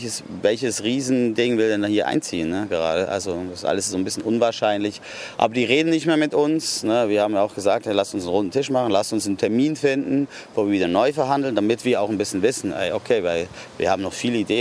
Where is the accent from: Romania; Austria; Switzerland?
Switzerland; now in Berlin, Germany; also ich komme ja aus der Schweiz, da gibt es immer Platzmangel, ne?